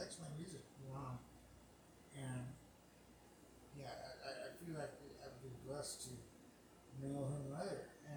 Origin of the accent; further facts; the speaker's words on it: Longview, Washington, United States; born there; Well, actually, I was born in Longview, Washington.